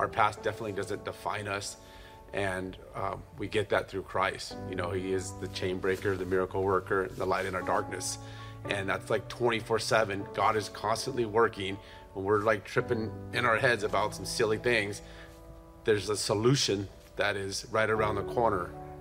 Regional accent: Ventura, California, United States; I grew up here in Ventura, California. Had a brother, sister, mom and dad. Went to high school here

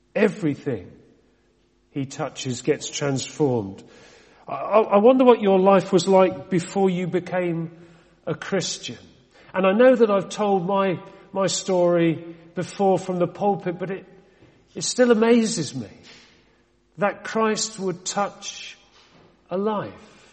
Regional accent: Reading, South East England, United Kingdom; as I was a young lad growing up in Reading, that's where we used to live at that time

